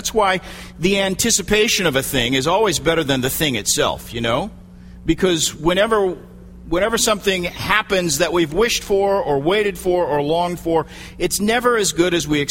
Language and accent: English; Midwest, United States; I grew up in the Midwest, where those massive tornadoes are fairly common.